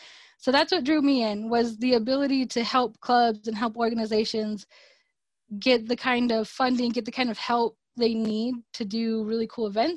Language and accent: English; Pocatello, Idaho, United States; I think that's so cool because, like I said, I'm born and raised in Pocatello.